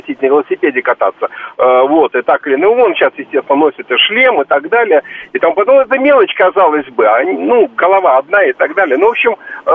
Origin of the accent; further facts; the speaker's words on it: Saint Petersburg, Russia; Я там сам из Питера, в те края там знаю.